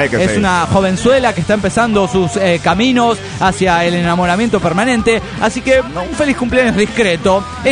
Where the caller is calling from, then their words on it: Yokohama, Kanagawa, Japan; Yokohama, Japón